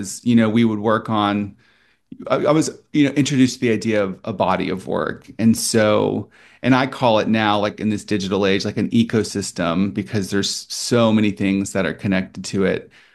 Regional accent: Mississippi, United States; merging my past of, you know, growing up on the Gulf Coast in Mississippi and close to New Orleans

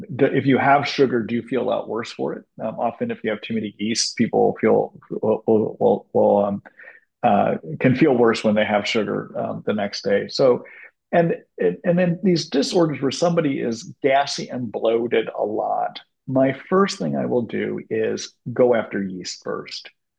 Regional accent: Indiana, United States; I grew up in Indiana

